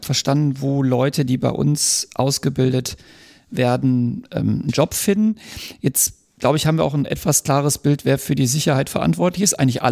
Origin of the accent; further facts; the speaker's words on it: North Rhine-Westphalia, Germany; Also ich komme aus dem Ruhrgebiet